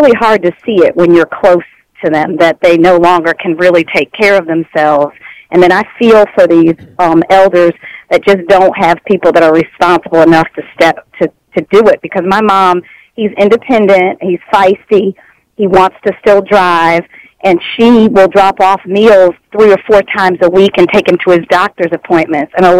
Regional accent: Lockport, New York, United States; First, I have to give a big Western New York shout out to Miss Young. I was raised in Lockport.

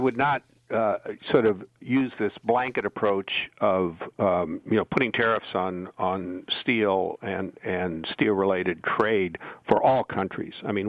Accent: Moline, Illinois, United States; I just spent 3 weeks in my hometown in Moline, Illinois, farm implement capital of the world in the 1950s.

